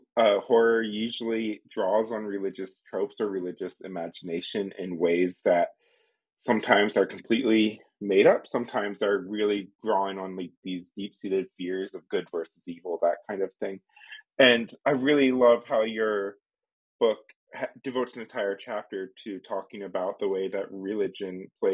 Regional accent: Pennsylvania, United States; born there; also born or lived in West Coast; I was born in Pennsylvania, but more central Pennsylvania. But when I moved from the West Coast to the East Coast

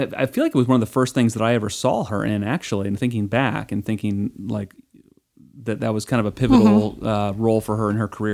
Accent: Ohio, United States; I grew up in Ohio, so I kind of understand what it is that you're referring to.

